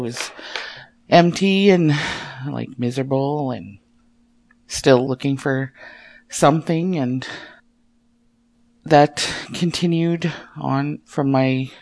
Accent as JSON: {"language": "English", "town": "Kikino", "region": "Alberta", "country": "Canada", "tie": "born or raised there", "said": "Kikino Métis settlement in northern Alberta. I grew up in Kikino. I lived here all my life."}